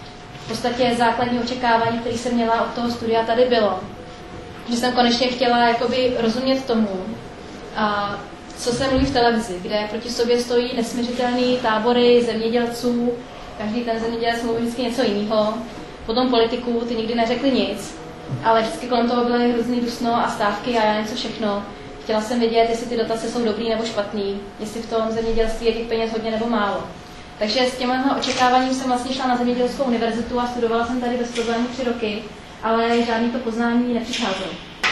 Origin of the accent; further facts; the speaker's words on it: Prague, Czechia; jsem holka z Prahy.